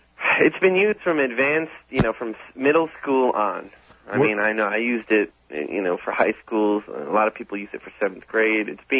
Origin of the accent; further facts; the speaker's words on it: New Jersey, United States; Well, you know, look, I'm from the New York, New Jersey area.